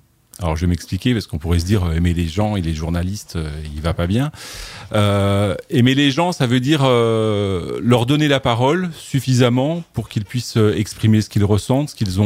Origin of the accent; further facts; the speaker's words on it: eastern France, France; dans ma région d'origine, qui est dans l'est de la France